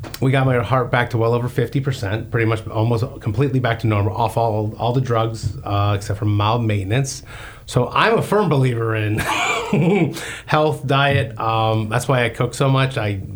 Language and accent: English; Florida, United States; Lived in Florida pretty much my entire life, that I admit.